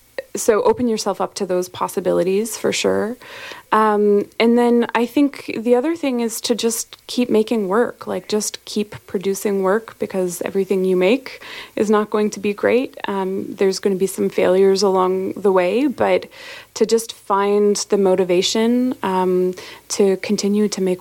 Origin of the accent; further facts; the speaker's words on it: Calgary, Alberta, Canada; now in Nova Scotia, Canada; So I'm from Calgary, as you mentioned. I think, you know, being distanced and being in Nova Scotia has really come to teach me how much I love the Rocky Mountains of Alberta.